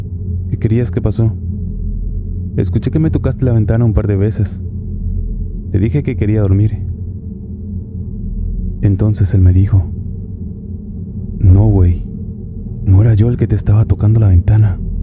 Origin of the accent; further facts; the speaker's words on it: Nuevo Laredo, Tamaulipas, Mexico; now in United States; Soy de Nuevo Laredo, pero ya hace bastante tiempo que me pasé del otro lado para vivir en Texas.